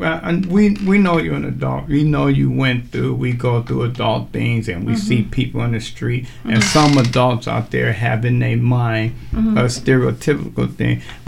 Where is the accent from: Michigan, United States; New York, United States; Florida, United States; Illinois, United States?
Illinois, United States; Chicago; I don't know, I'm from Chicago.